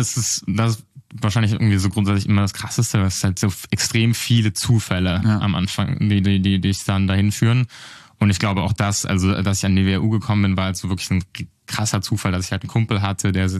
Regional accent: Southern Germany, Germany; Ich komme aus Süddeutschland, wiegs am Rand, ein kleines Dorf, 400 Einwohner und bin da halt da aufgewachsen

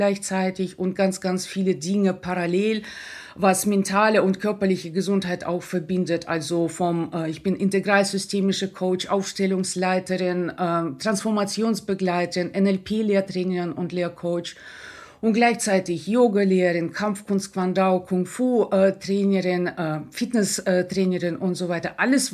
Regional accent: Russia; now in Germany; ich war ja Russin einfach ohne Bezug. Also ich war nicht diese Auswanderwelle oder auch jüdische Wurzeln habe ich nicht.

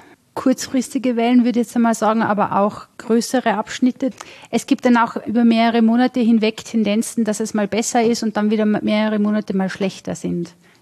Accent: Vorarlberg, Austria; Tatsächlich, ich komme aus Vorarlberg.

